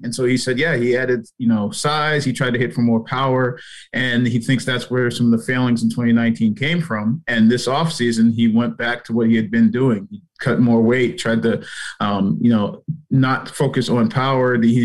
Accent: New England, United States; because, I mean, I grew up in New England, so I still follow a lot of stuff.

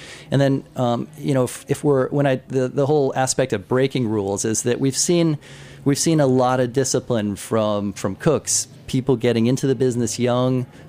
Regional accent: United States; maybe this is just innate to being American or living in New York

